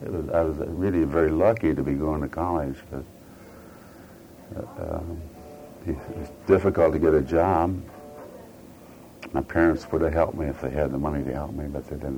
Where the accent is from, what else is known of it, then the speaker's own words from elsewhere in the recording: Holland, Michigan, United States; born there; I was born in Holland, Michigan, which is a community in the Lower Peninsula, southwestern part of the state, that's largely Dutch settlement.